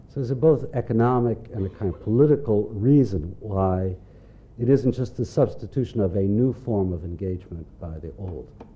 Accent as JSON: {"language": "English", "country": "United States", "said": "as an American living"}